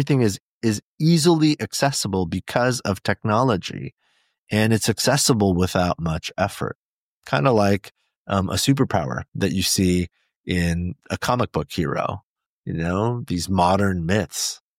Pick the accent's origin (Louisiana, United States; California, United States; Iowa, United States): California, United States; first language Korean; English is a second language; also born or lived in Incheon, South Korea; I grew up in California, but I was not born here. I was born in South Korea in a city called Incheon, South Korea. I lived there for the first 4 years of my life before my mother and I moved to the U.S.